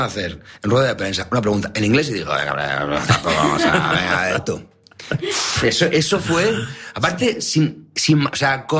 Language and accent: Spanish; Spain; Menos mal que soy de España. Imagínate ser otro sitio.